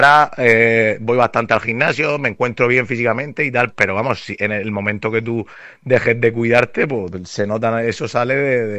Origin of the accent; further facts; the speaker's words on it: Orihuela, Valencian Community, Spain; ya sabes que somos de Orihuela los dos, sí.